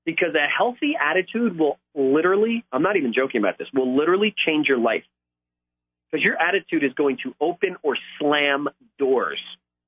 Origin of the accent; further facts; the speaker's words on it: New Jersey, United States; I grew up in New Jersey.